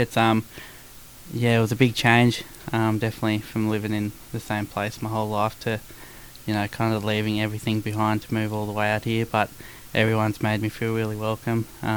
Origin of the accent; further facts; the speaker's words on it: Canberra, Australian Capital Territory, Australia; now in Alice Springs, Australia; I'm from Canberra originally, and I moved up here about 2 months ago, nearly 3 months ago now.